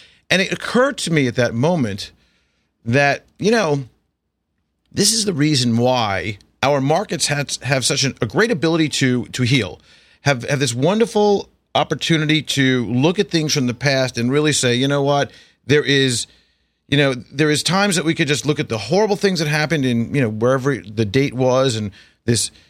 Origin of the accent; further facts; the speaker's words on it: Commack, New York, United States; the house that I grew up in out in Commack, Long Island.